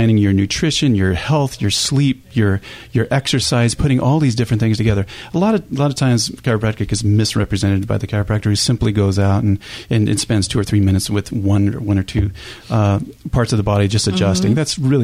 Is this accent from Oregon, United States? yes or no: yes; Oregon, United States; I grew up Catholic up in Oregon and on a little farm